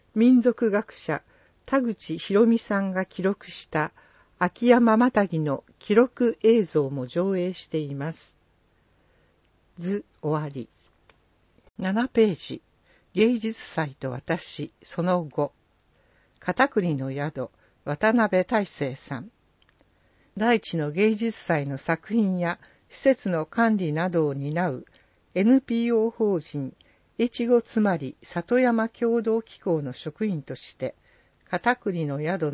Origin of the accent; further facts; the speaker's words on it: Kobe, Hyogo, Japan; 僕は神戸の出身で京都の大学で美術を学んでいた